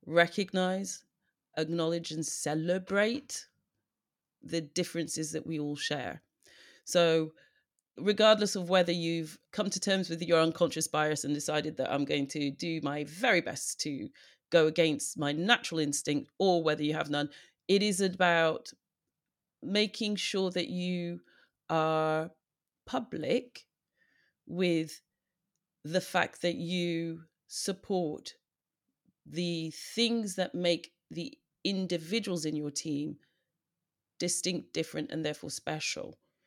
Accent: Saudi Arabia; now in United Kingdom; I grew up in Saudi Arabia, which is not where everybody goes to when they think about a diverse workplace or diverse culture. But I did. I grew up in an international school in Saudi.

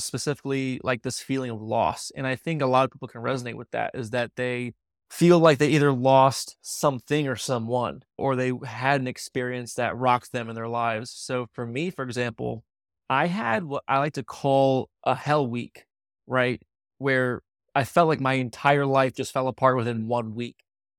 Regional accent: Virginia, United States; I'm actually about a two-hour drive from Washington, D.C. I was born and raised here in Virginia.

